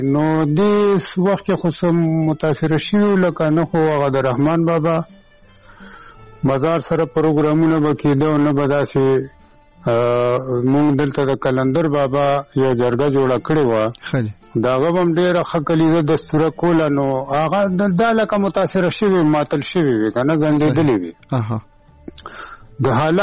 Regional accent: Budhber, Khyber Pakhtunkhwa, Pakistan; او دا زمونږ بس پدری، یعنی پلار نیکه کلی دی، خپل ذاتی کلی مو دی، پیدایش مې همدا دغه دی او استوګنه مې همدغه بډا بیره کې ده.

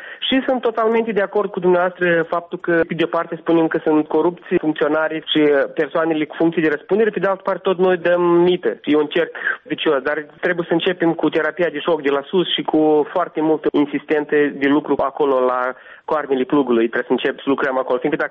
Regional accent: Gagauzia, Moldova; Romanian is a second language; sunt găgăuz, jet de jet. Am învățat română la școală, așa cum dumneavoastră am învățat engleză.

